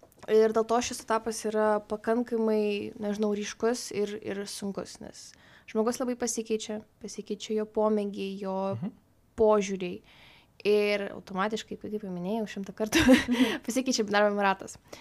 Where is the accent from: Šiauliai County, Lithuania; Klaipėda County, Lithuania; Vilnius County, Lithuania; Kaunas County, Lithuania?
Kaunas County, Lithuania; Kaunas; man yra 19 metų. Jo, tau jaučiuos, kaip knygą rašyčiau dabar. Šiaip esu kaunietė, bet studijuoju Vilniui